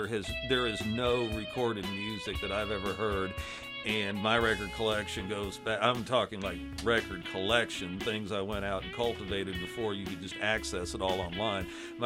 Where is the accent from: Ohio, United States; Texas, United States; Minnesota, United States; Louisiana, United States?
Texas, United States; Houston; I grew up in Houston, and basically all I'm really playing is Texas blues and early rock and roll.